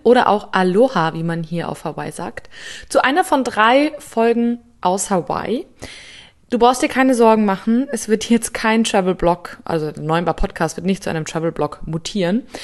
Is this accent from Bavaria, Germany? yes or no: yes; Munich, Bavaria, Germany; Ich komme aus München